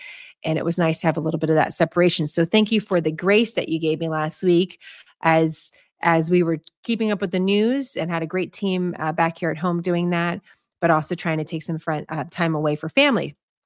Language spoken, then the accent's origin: English; San Francisco, California, United States; My hometown paper that my family bought was the San Francisco Chronicle.